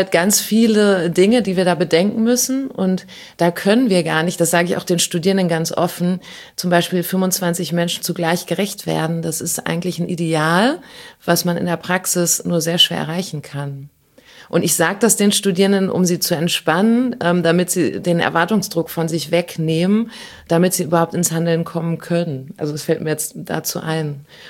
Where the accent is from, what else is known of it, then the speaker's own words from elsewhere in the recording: Harz, Germany; Also ich bin im Harz zur Schule gegangen, wirklich in der Provinz, kann man sagen, also eine Kleinstadt.